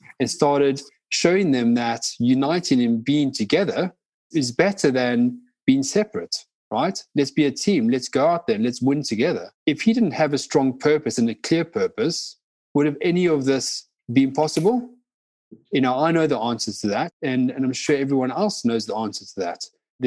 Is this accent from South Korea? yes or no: no; South Africa; I grew up in South Africa during a massive transition in the country.